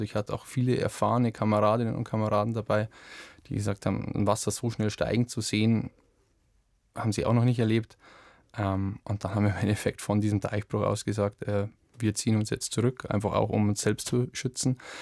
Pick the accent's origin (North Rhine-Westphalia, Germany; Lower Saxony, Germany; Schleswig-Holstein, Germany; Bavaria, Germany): Bavaria, Germany; Wir sind mit der Freiwilligen Feuerwehr aus meinem Heimatort mit einem Hilfeleistungskontingent aus dem Landkreis Rosenheim